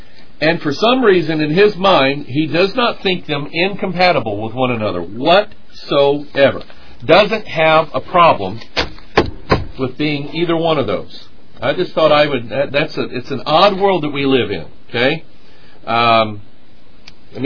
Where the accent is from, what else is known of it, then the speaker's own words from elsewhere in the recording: Pine Bluff, Arkansas, United States; My family … is originally from Arkansas. I was born in Pine Bluff, Arkansas, May 30th, 1966, at Jefferson Memorial Hospital. We lived in a little bitty house on the other side of the levee, on the flood side of the levee.